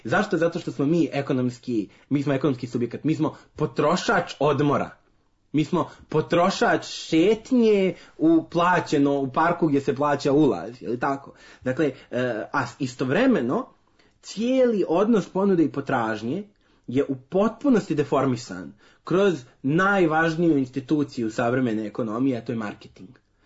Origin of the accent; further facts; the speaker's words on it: Serbia; pogotovo kada dolazimo mi iz Srbije